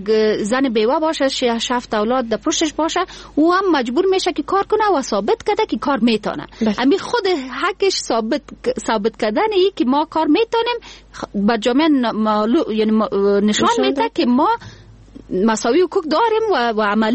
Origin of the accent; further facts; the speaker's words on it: Kandahar, Afghanistan; من خودم از قندهار هستم و به این فخر میکنم که قنداری هستم.